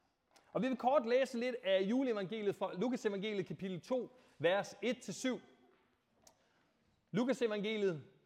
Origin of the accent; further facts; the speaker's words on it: Thisted, North Denmark Region, Denmark; born there; jeg er født i Thisted. Det kan godt være, at I ikke ved, hvor Thisted er.